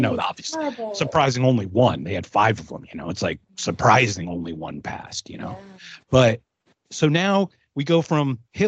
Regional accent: Philadelphia, Pennsylvania, United States; born there; I was born in Philadelphia. My parents were both German. They were both born in Germany.

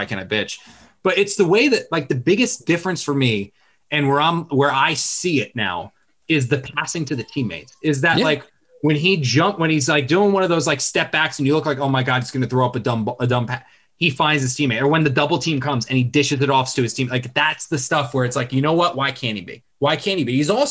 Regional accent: New Jersey, United States; my family's from New York, which is where like the Knicks fandom comes from. But I grew up in South Jersey, which is Eagles country, which is Sixers country, Flyers country, Phillies country.

